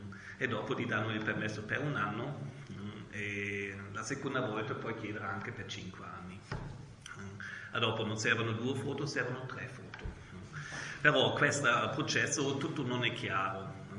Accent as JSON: {"language": "Italian", "country": "Germany", "second_language": "Italian", "lives_now": "Italy", "said": "Allora sono europeo, sono tedesco e mi serve di timbri"}